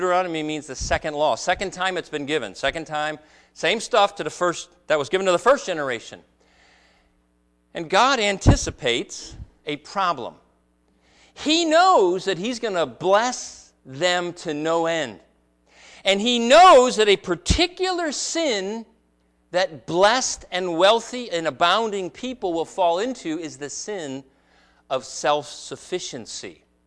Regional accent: United States; born there; I'm glad I was born in America.

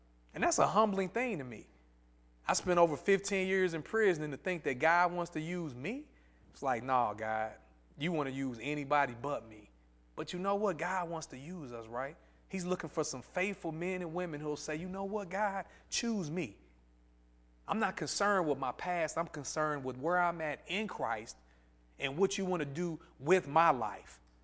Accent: East St. Louis, Illinois, United States; I wasn't born in the church. I was from East St. Louis, committing crimes all over there in the St. Louis area

